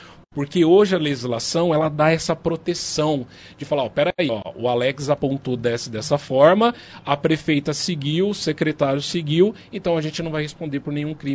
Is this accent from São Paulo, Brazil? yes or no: yes; Monte Alto, São Paulo, Brazil; eu sou filho de Monte Alto.